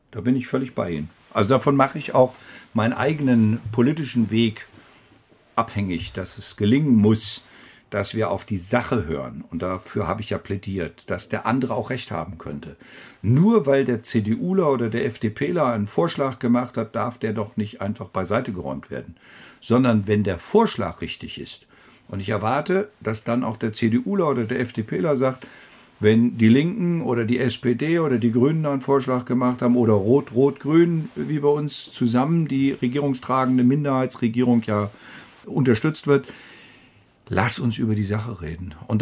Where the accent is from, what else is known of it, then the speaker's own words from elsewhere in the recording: West Germany, Germany; Also ich als Westdeutscher war immer skeptisch, wenn es um Impfzwang ging.